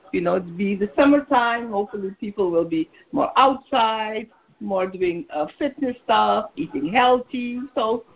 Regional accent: Curaçao; also born or lived in Bonaire; Okay, I'm originally from Curacao, I'm born in Bonaire, the ABC Islands. We are very closely located to South America.

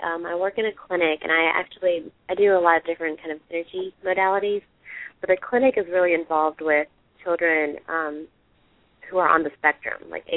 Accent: Charleston, South Carolina, United States; Yes, I'm from Charleston, South Carolina.

